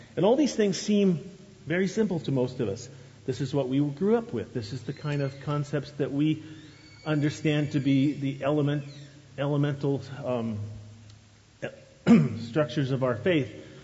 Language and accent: English; Oregon, United States; I grew up in the Oregon area going to a conservative Baptist church.